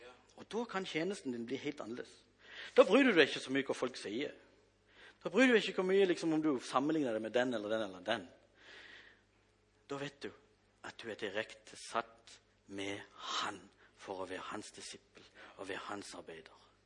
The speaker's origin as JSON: {"language": "Norwegian", "town": "Kvinesdal", "region": "Agder", "country": "Norway", "said": "Jeg kommer fra Kvinnesdal, jeg er sønn av Kari."}